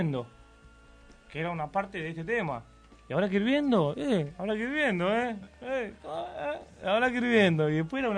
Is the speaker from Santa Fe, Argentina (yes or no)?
no; Lomas del Mirador, Buenos Aires Province, Argentina; Nosotros somos de Loma de Mirador y grabamos en San Isidro.